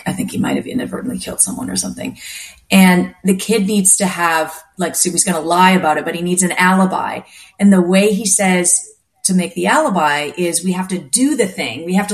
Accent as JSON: {"language": "English", "country": "Canada", "said": "They're both Canadian, which we often don't realize as a Canadian, mm-hmm. although I did just become American, so I'm both."}